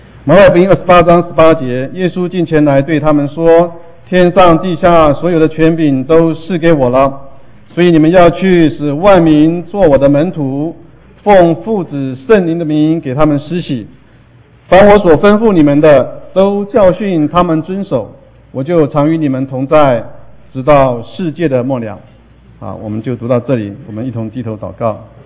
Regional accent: Taiwan; moved away as an adult; now in United States; 那我自己个人我是生长在台湾，我父亲是浙江宁波出生，在上海长大，后来去了台湾，我母亲是福建厦门人，那我是台湾的外省人

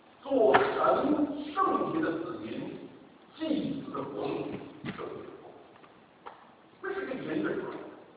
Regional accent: Beijing, China; accent: Beijing; 今天我讲话像北京腔啊，有点北京腔。北京腔的这个就说，你在哪儿？不知道啊，我说我是北京人啊，所以一般都不愿意讲是从美国回来的啊。

